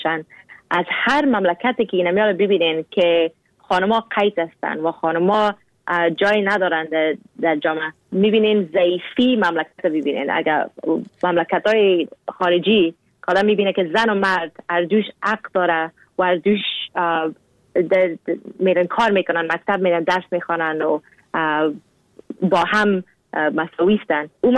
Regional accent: Afghanistan; گفتم از افغانستان گفت از افغانستان اگه هستی یعنی که مسلمان هستی نه؟ گفتم ما اگه از افغانستان هستم مسلمان هستم

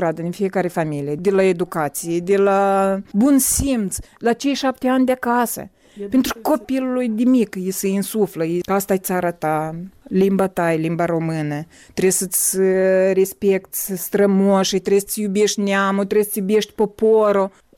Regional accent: Moldova; întotdeauna spun că sunt din Republica Moldova, dar sunt româncă basarabeancă.

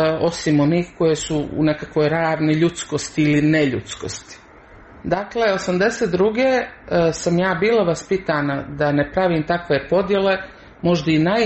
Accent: Montenegro; mogla bih se definisati kao nacionalno Crnogorka, ali nisam neko ko je pobožan.

